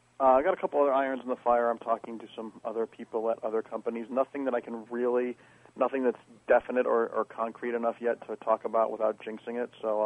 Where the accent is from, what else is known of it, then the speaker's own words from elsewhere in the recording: Ohio, United States; I grew up in Ohio, and I have been reading comics since I was four